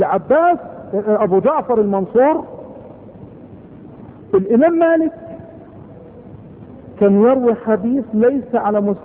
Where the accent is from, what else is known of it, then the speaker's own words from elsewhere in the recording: Egypt; لكن جاء وحل عندنا في مصر، وشرفت به مصر